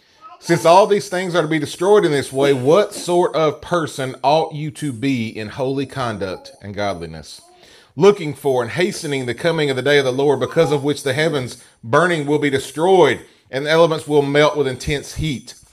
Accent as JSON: {"language": "English", "region": "Tennessee", "country": "United States", "said": "I'm from Hickman County."}